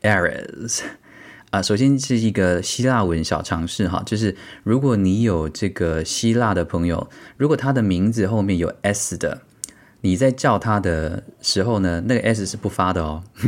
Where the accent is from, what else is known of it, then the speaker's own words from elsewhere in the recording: Taiwan; 然后有时候我们台湾人呢也后来养成一个习惯